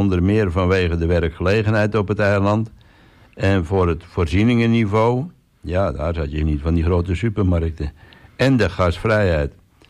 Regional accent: Zaltbommel, Gelderland, Netherlands; now in Texel, Netherlands; En in juli 2001 ben ik op Texel gekomen en toen mocht ik beginnen als redacteur van de Texelse krant. Ik kom uit Zaltbommel, waar de rest van mijn familie woont.

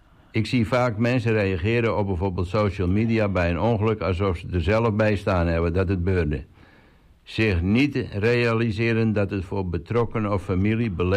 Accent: Oudeschild, North Holland, Netherlands; Ik ben 47 jaar oud en ik kom uit Oudeschil en ik ben trouwd met Simone en samen hebben we 2 kinderen.

